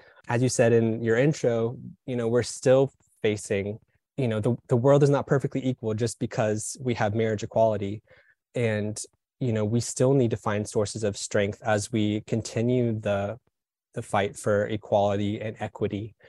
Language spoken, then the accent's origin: English; Birmingham, Alabama, United States; especially here in the South, I grew up in Birmingham, Alabama, and I know that I wasn't taught any LGBTQ history in school.